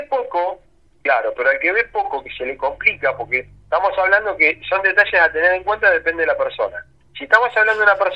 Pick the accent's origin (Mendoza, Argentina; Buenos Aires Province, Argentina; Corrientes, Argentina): Buenos Aires Province, Argentina; La Plata; aquellos que somos del Partido de la Plata, de Buenos Aires, estamos a 150, 200 kilómetros